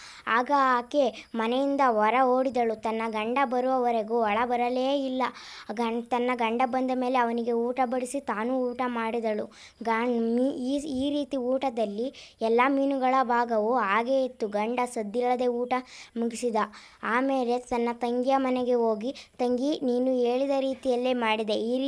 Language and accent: Kannada; Huliyar, Karnataka, India; ನಾನು ಹುಳಿಯಾರಿಂದ ಬಂದಿದ್ದೀನಿ.